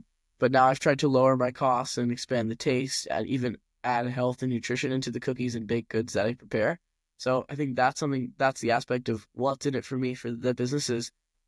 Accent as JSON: {"language": "English", "country": "India", "said": "I'm Indian, so I love Indian food and I love watching Indian companies and Indian restaurants grow."}